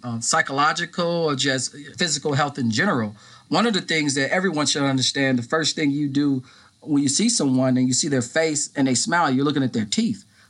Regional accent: Inglewood, California, United States; I started off in public health dentistry because I grew up in Inglewood, and my dad, he was a staple in Inglewood.

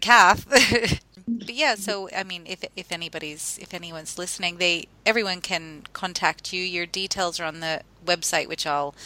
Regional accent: Canada; You know, I'm from Canada.

